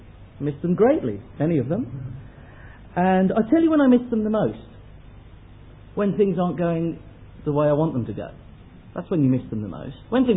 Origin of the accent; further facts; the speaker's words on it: England, United Kingdom; now in Australia; My language, my accent, my likes, my attitudes, the teams I support, they all give me away that I'm a POM.